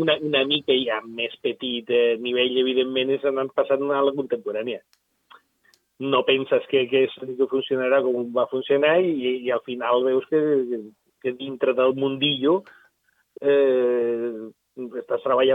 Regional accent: Badia del Vallès, Catalonia, Spain; jo el conec perquè jo sóc de Badia, la seu social és casa meva, de fet.

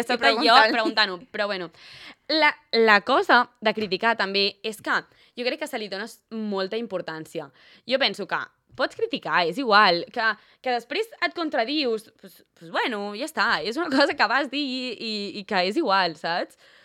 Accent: Sant Feliu, Catalonia, Spain; Nosaltres, que som de Sant Feliu, és com que sempre ens trobem a la gent de tota la vida

